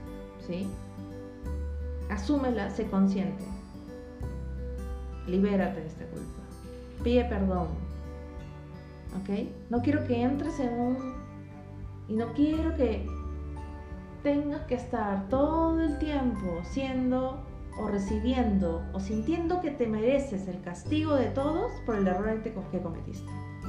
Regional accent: Peru; born there; Nací en Perú, ahora voy a México

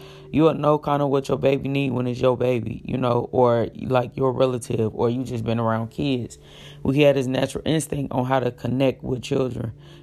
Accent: Elkhart, Indiana, United States; I went to my hometown, Elkhart, Indiana. I went up there to speak to the high school girls and just telling them a little bit about my journey.

